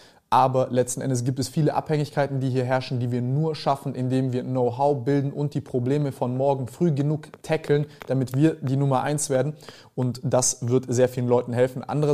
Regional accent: Germany; born there; Ja, ich bin geboren worden hier in Deutschland, aber meine Familie kommt aus Jugoslawien.

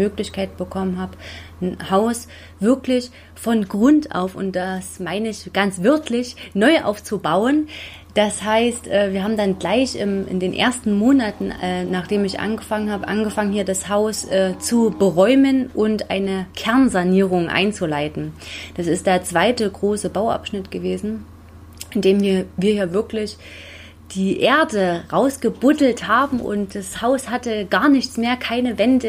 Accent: Saxony, Germany; born there; bin aber eigentlich, vielleicht hört man das auch, gebürtige Sächsin und bin daher 3 Jahre lang gependelt zwischen Baden-Württemberg und Sachsen.

